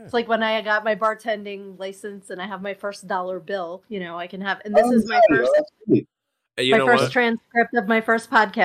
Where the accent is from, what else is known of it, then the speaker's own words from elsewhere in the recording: New Jersey, United States; like I grew up in Jersey, so the gas stations are all full serve.